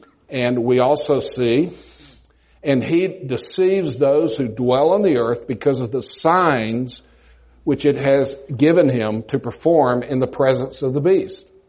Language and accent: English; Austin, Texas, United States; I grew up in Austin, man.